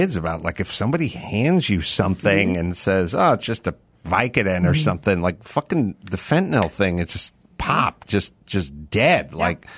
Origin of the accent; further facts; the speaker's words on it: Los Angeles, California, United States; born there; I was born in North Hollywood, so there was no burden.